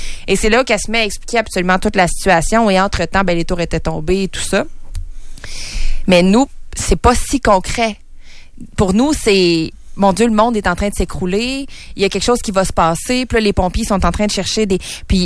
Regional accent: Canada; va-t-il arriver quelque chose chez nous au Canada?

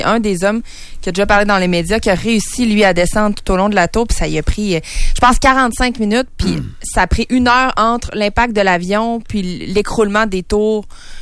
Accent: Canada; va-t-il arriver quelque chose chez nous au Canada?

